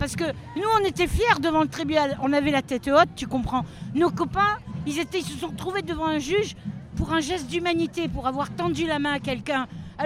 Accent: Briançon, Provence-Alpes-Côte d'Azur, France; on vient de Briançon nous.

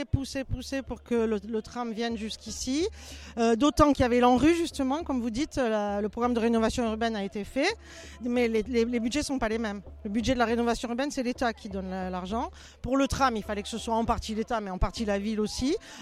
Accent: La Trinité, Provence-Alpes-Côte d'Azur, France; Moi, je suis originaire de la Trinité.

